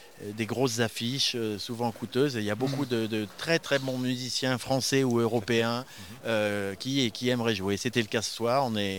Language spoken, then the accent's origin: French; Grand Est, France; Moi, je suis alsacien d'origine, alors je suis un peu comme je veux.